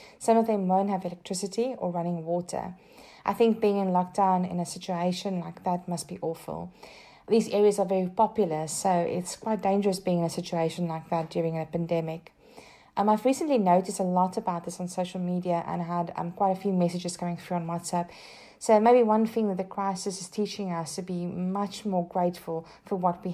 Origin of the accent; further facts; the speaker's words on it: South Africa; now in London, United Kingdom; I'm a South African living in London with my boyfriend, Adrian, who's also South African.